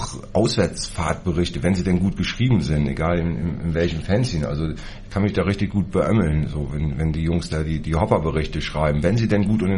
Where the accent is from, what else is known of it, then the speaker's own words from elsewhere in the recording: Dresden, Saxony, Germany; Bin ich aus Dresden.